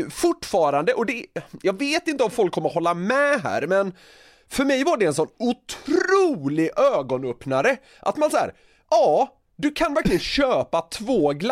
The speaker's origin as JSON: {"language": "Swedish", "town": "Gothenburg", "region": "Västra Götaland County", "country": "Sweden", "said": "jag är ju från Göteborg"}